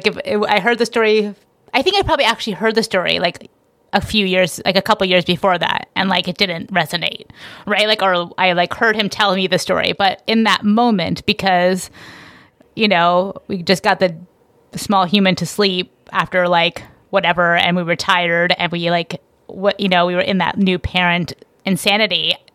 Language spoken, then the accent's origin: English; New York, United States; I could still identify as a New Yorker without even being in New York, I think was the lesson.